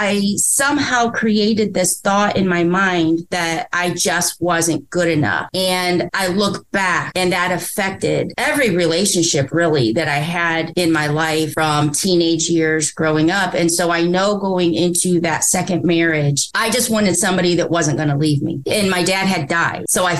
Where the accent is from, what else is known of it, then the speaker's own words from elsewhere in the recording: Indiana, United States; I'm from Indiana.